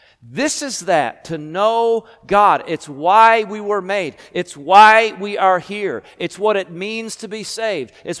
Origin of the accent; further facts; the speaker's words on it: New York, United States; I told somebody I was from New York and somebody asked me if we had trees there.